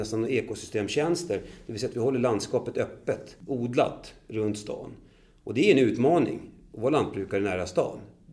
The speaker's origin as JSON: {"language": "Swedish", "town": "Upplands Väsby", "region": "Stockholm County", "country": "Sweden", "tie": "born or raised there", "said": "Jag är född och uppvuxen i Upplands Väsby och hade egentligen ingen lantbruksanknytning överhuvudtaget."}